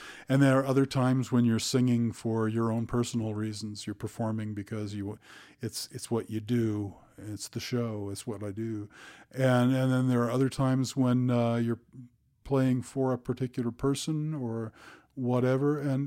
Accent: Illinois, United States; And a lot of folks from I come from Southern Illinois, but they had all moved up from Kentucky, Arkansas, southern Indiana, and that sort of part of the world.

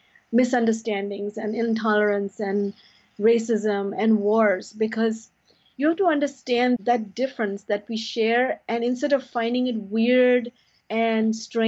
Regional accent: India; I come from India

